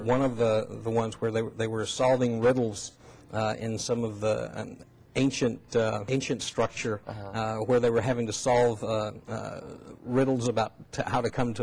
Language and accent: English; Tennessee, United States; East Tennessee, yes.